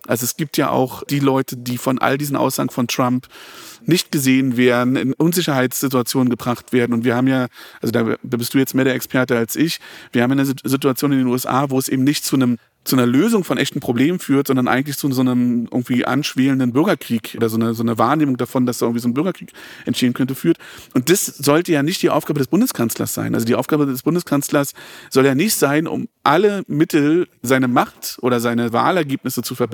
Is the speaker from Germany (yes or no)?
yes; Berlin, Germany; wir sind beide in Berlin aufgewachsen und wir haben ja auch schon mal drüber gesprochen, beide auch nicht so weit auseinander in Berlin-Friedrichshain